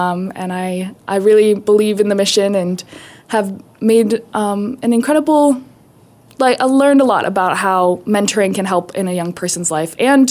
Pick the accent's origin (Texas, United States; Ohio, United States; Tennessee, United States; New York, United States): Ohio, United States; Cleveland; moved away as an adult; now in Alaska, United States; I'm from Cleveland, and my cousin was a big in Cleveland, and I just found this Alaska Fellows program, which was like, why wouldn't everybody move to Alaska? So moved here in October